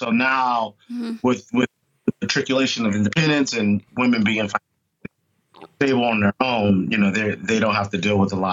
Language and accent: English; Detroit, Michigan, United States; moved away as an adult; now in Los Angeles, United States; my childhood, the first part of my life, I grew up in Detroit, Michigan, and then I went to college in Florida